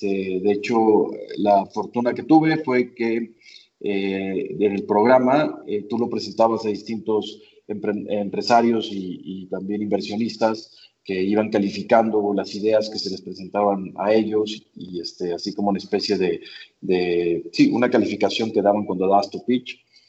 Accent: Monterrey, Nuevo León, Mexico; born there; now in Mexico City, Mexico; principalmente en uno de Monterrey, donde prácticamente nací, y luego que me vine a la Ciudad de México

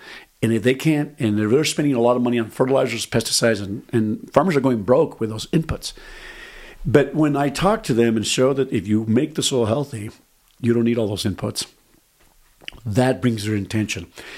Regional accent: New Mexico, United States; I grew up in New Mexico. Our family has been here hundreds and hundreds of years.

